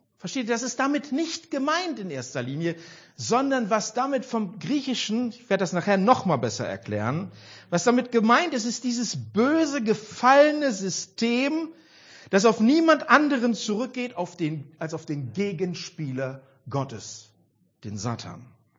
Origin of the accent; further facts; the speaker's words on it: Mülheim an der Ruhr, North Rhine-Westphalia, Germany; born there; Mein Geburtsort ist Mühlheim an der Ruhr.